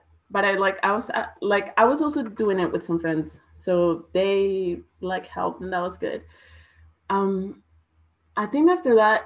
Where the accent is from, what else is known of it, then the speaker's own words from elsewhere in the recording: Colombia; I feel like when I tell people like, oh, I'm from Colombia, like the perspective is more of like tourism